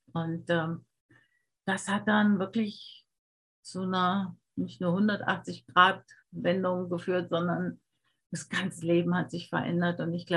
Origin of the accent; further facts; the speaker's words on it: Germany; moved away as an adult; Ich bin ja auch in Deutschland groß geworden und habe da lange gelebt, fast 40 Jahre, die ersten 40 Jahre.